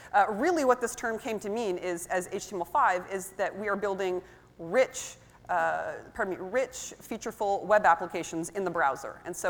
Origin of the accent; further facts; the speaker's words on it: Vancouver, British Columbia, Canada; I'm obviously not a red panda. I'm from Vancouver, Canada